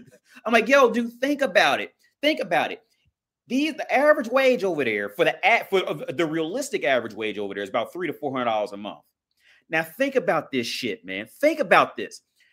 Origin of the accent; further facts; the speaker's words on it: Cincinnati, Ohio, United States; I'm from Ohio. I'm from Cincinnati, Ohio, right?